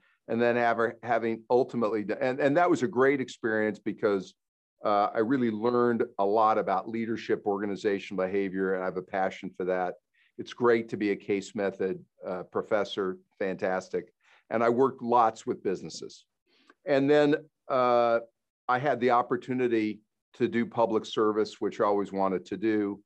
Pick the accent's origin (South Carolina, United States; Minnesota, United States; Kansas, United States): Kansas, United States; I really did not want to go to New York City. I grew up in Kansas. New York City scared me.